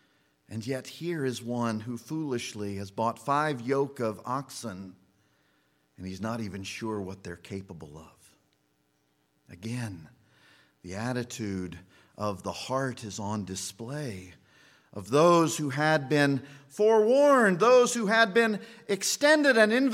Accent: Kansas, United States; Now, I grew up in Kansas, and in Kansas, we tend to be farmers.

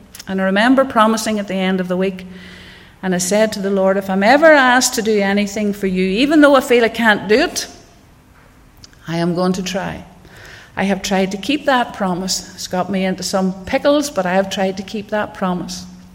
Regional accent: Rathfrieland, Northern Ireland, United Kingdom; But I was born outside Rathfrieland on a farm, sent along to church and Sunday school, and sent along to a wee children's meeting just across the road

